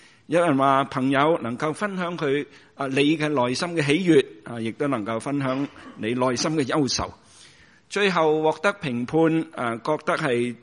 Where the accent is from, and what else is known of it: China